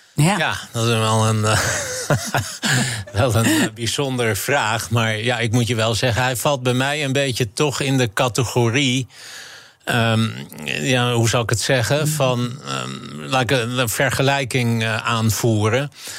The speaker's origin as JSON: {"language": "Dutch", "town": "Amstelveen", "region": "North Holland", "country": "Netherlands", "tie": "born or raised there", "said": "Ik ben opgegroeid in Amstelveen, in een hele beschermde omgeving."}